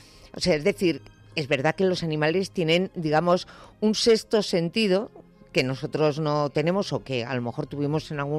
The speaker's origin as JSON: {"language": "Spanish", "region": "Basque Country", "country": "Spain", "said": "Oye, en mi tierra, en el País Vasco, todos sabemos siempre"}